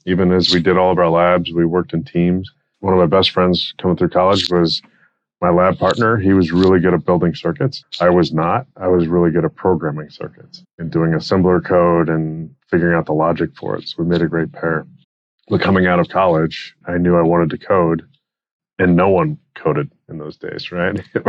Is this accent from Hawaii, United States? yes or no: no; Wyoming, United States; But by the time I was at junior high, we settled in Wyoming. So I grew up in the Wild West.